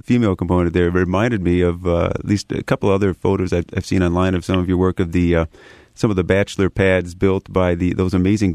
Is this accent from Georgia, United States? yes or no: no; Wisconsin, United States; I grew up in Wisconsin. We had a lot of land around the house and built a little log cabin by myself.